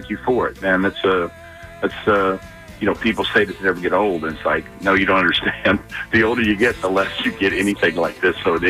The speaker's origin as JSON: {"language": "English", "region": "Oklahoma", "country": "United States", "tie": "born or raised there", "said": "Hey, growing up in Oklahoma, the Big Red Machine was everything, with Johnny Bench being from Oklahoma."}